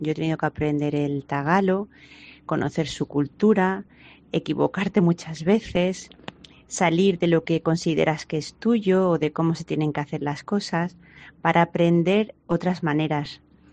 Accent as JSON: {"language": "Spanish", "town": "Monesterio", "region": "Extremadura", "country": "Spain", "moved": "yes", "lives_now": "Philippines", "said": "soy de Monesterio, Badajoz, y soy misionera desde hace más de 25 años. Actualmente llevo 9 años en Filipinas."}